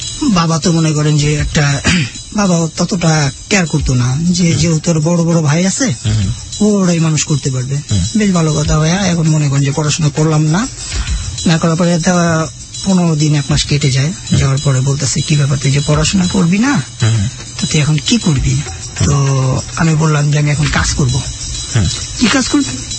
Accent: Dhaka, Dhaka Division, Bangladesh; তো আমার বেড়ে ওঠা হচ্ছে ঢাকাতে যাত্রাবাড়িতে।

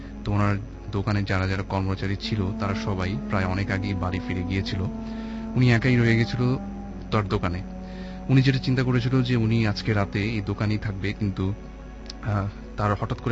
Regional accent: Dhaka, Dhaka Division, Bangladesh; পুরান ঢাকা থেকে এসেছি, আমি এসএসসি পড়ছি।

